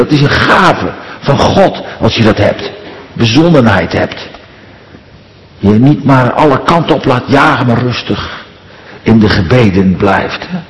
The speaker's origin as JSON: {"language": "Dutch", "town": "Katwijk", "region": "South Holland", "country": "Netherlands", "tie": "born or raised there", "lives_now": "Bilthoven, Netherlands", "said": "maar ik ben opgegroeid in Katwijk."}